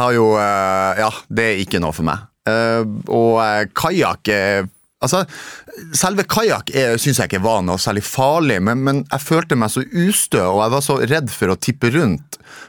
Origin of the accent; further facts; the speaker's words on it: Narvik, Nordland, Norway; moved away as an adult; Jeg husker at når jeg flyttet bort fra Narvik og når jeg ble sånn 30 år